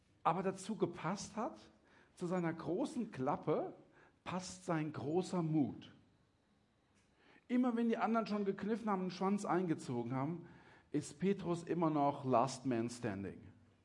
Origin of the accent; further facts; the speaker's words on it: Mainz, Rhineland-Palatinate, Germany; Wo ich herkomme, hat man zu so Leuten gesagt, die haben ein richtiges Schlappmaul. Noch nie gehört? So ein richtiges Mainzer-Schlappmaul.